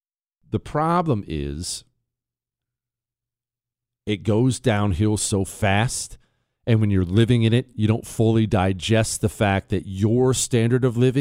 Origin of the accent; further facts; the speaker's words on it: Bozeman, Montana, United States; In Montana, where I grew up in Bozeman